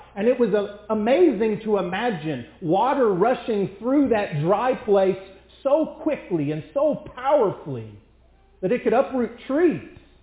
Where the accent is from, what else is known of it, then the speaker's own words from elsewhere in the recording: Texas, United States; Where I grew up in West Texas, we had some family land, and that land was filled with breaks and canyons